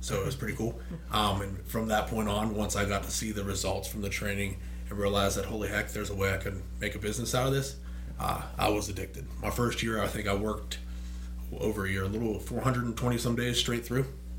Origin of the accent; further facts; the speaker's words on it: New Castle, Pennsylvania, United States; moved away; I'm originally from Newcastle, Pennsylvania, so a little small town north of Pittsburgh. I graduated with 47 people in my class.